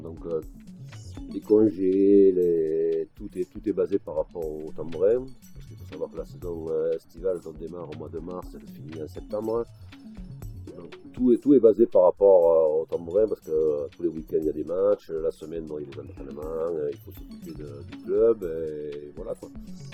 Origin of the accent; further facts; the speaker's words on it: Langres, Grand Est, France; Ah ben, je suis venu de Langres. J'ai la maison familiale donc, qui est juste à côté du terrain de tambourin.